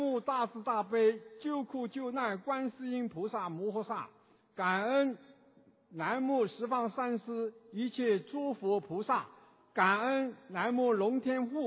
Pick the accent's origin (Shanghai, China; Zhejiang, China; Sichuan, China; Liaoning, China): Shanghai, China; 我来自中国上海的佛子，